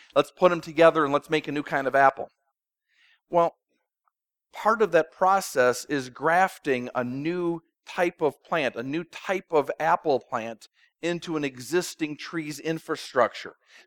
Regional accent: Minnesota, United States; I grew up in Minnesota.

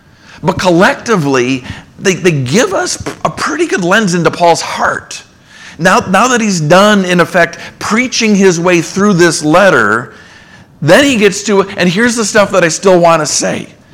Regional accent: Minneapolis, Minnesota, United States; a sports columnist that probably none of you have ever heard of from my hometown newspaper, the Minneapolis Tribune

